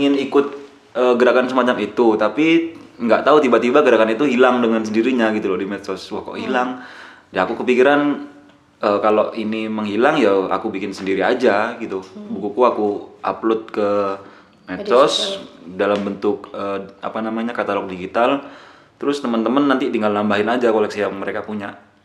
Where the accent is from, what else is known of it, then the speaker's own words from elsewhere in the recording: Sumenep, East Java, Indonesia; Saya asli Sumenep. Sebenarnya imitasi antara Sumenep dan Bululawang.